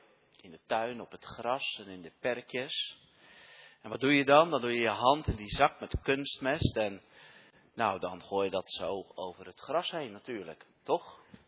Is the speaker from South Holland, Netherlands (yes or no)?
yes; Katwijk aan Zee, South Holland, Netherlands; Zelf kom ik van oorsprong uit Katwijk aan Zee, dat weet u misschien.